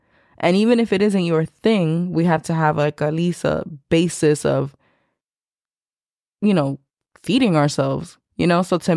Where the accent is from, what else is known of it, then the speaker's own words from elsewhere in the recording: Bronx, New York, United States; I'm from New York. There's like a million Dominican restaurants, and like people know I'm Dominican and expect a certain type of food, and that could be intimidating because it's like I'm from the Bronx, and like my mom cooked a lot